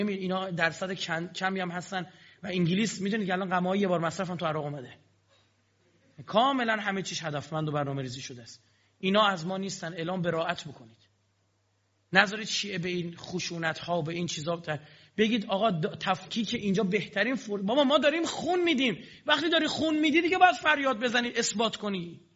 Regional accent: Iran; ما اهل کوفه نیستیم، طبیعیه، ما اهل ایرانیم.

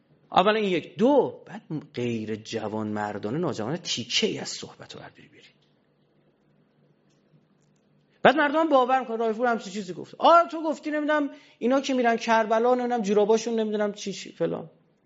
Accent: Iran; به من گفتن بچه کجایی؟ نمیگفتم، بودم بچه ایرانم.

